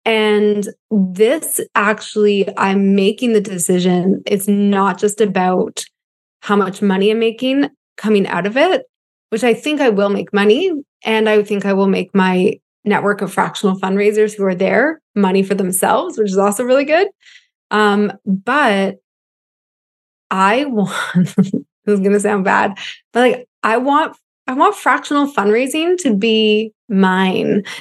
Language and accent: English; Canada; I don't think that's because I'm Canadian.